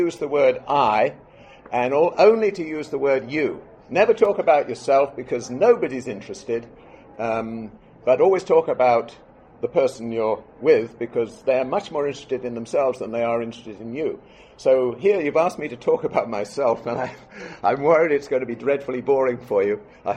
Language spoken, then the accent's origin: English; England, United Kingdom; born there; I'm not a Catholic. I was born in England. I'm an Anglican.